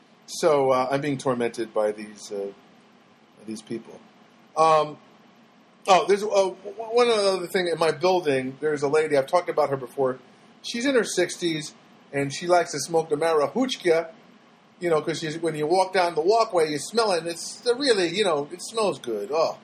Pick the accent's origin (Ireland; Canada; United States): Ireland; I'm an Irishman